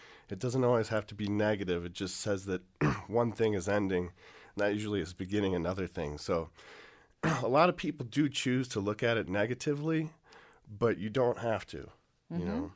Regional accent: Minneapolis, Minnesota, United States; now in Colorado, United States; Well, we're all originally from Minneapolis. That's where we met. But I've been here for about 2 years. I really like Colorado.

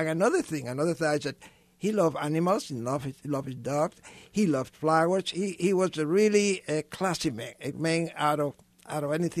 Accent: Cuba; English is a second language; moved away; And, of course, I come from Cuba. I was not wanting anything to do with communism.

